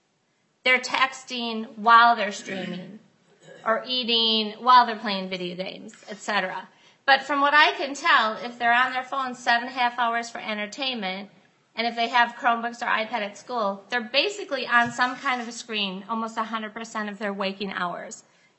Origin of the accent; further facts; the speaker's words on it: Chanhassen, Minnesota, United States; I'm from Chanhassen, Minnesota.